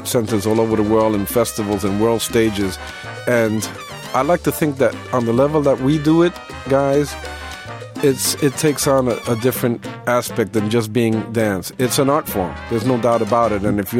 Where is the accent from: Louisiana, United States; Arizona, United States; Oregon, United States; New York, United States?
New York, United States; New York City; my background is my parents are from Puerto Rico, first generation. I'm born and raised in New York City.